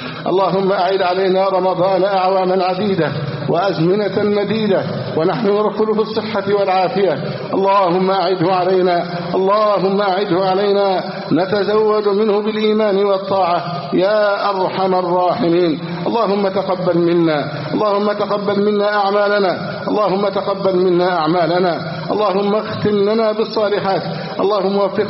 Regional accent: Egypt; اللهم احفظ بلدنا مصر أمنا أمانا، صفاء رخاء، وسائر بلاد المسلمين.

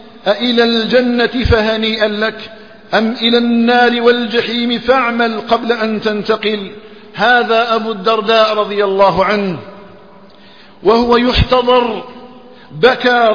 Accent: Algeria; اللهم اجعل بلدنا الجزائر آمنا مطمئنا وسائر بلاد

